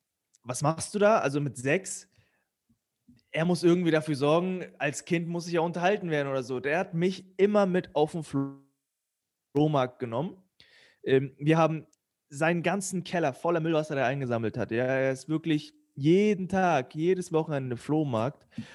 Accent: Turkey; now in Germany; Ich bin im Asylheim aufgewachsen, 8 Jahre lang. Ja, das ist eine harte Zeit gewesen, weil wenn du aus der Türkei kommst, da ist kein Krieg oder so.

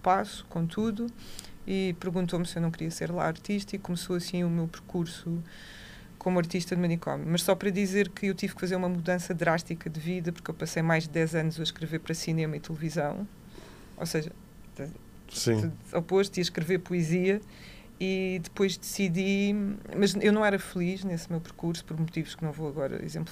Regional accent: Lisbon, Portugal; Para já sou dos Olivais, não estou brincando.

